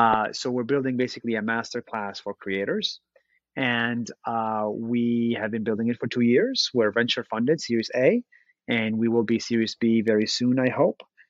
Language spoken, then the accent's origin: English; Israel; moved away as an adult; now in United States; Like, yes, sire, no, sire. Yes, sire, no, sire. It's complicated. I was born and raised in Israel. I'm Palestinian Israeli, so it's double whammy. Moved to the United States for college